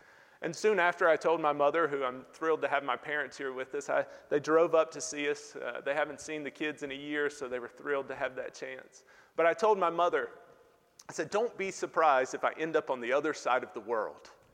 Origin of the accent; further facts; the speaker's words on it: Alabama, United States; So, but I'm from Alabama originally, and I grew up in the church.